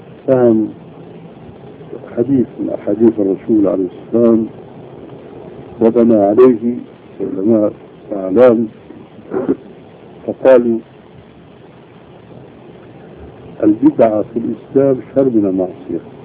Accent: Syria; اليوم مثلا عندنا في الشام سنة ركيبة من الأذان

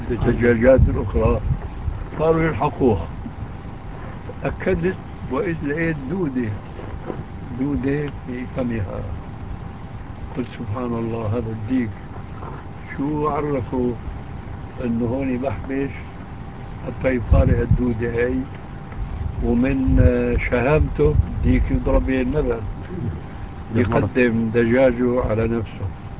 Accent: Syria; نحن بنسميه عندنا في سوريا حالوش

